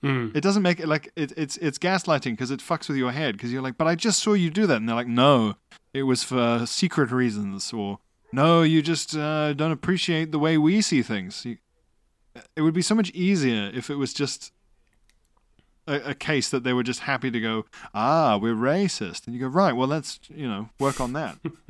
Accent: South Africa; Is that as a South African, under apartheid, it was horrific

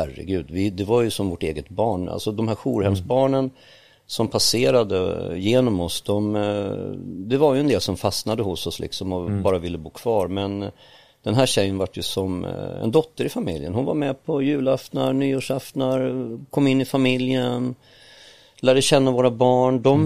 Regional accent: Hägersten, Stockholm County, Sweden; så jag växte upp i Hägersten.

